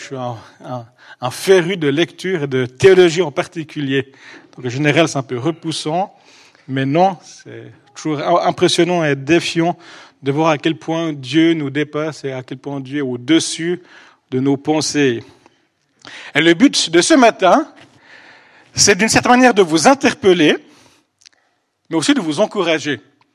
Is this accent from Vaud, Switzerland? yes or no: yes; Vaud, Switzerland; Donc, je fais des allers-retours entre Yverdon et Genève. Donc, je suis plutôt issu du Nord-Vaudois.